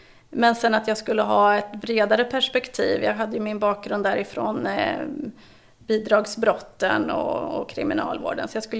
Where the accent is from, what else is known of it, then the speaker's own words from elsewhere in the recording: Sweden; de östra regionerna där av Sverige är ju min hemort.